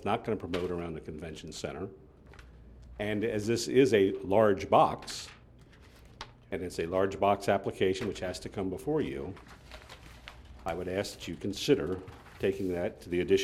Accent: Milton, Delaware, United States

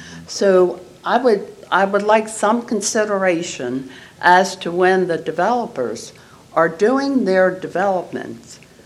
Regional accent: Maryland, United States; I've been here since 2005, and I come from Maryland, and I love Lewis, and I intend to stay here

